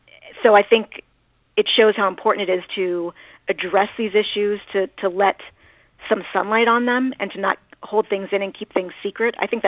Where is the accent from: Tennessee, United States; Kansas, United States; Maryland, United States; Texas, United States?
Maryland, United States; accent: Baltimore; maybe I'm a little bit biased because I'm from Maryland, and there's a little bit of Baltimore in that accent, too. The O's are very similar. So maybe I've just been hearing it my whole life.